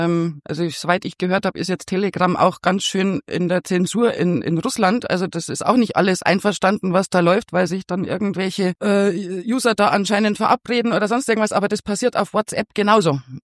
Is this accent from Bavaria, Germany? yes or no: yes; Rosenheim, Bavaria, Germany; born there; Also ich bin gebürtige Rosenheimerin und Oberbayerin.